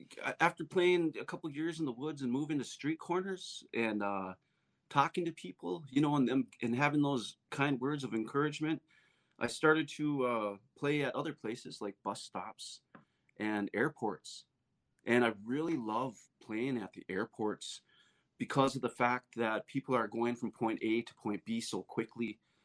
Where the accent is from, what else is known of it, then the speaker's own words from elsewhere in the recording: Northwoods, United States; which was kind of cool because I'm from the Northwoods, you know, and I'm in a big city and checking things out.